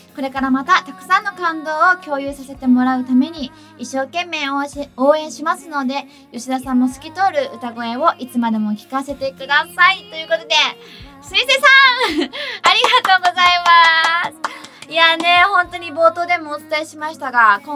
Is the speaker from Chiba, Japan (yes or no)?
yes; Yachimata, Chiba, Japan; 私の地元千葉県八街市の夏祭りに出演させていただきます。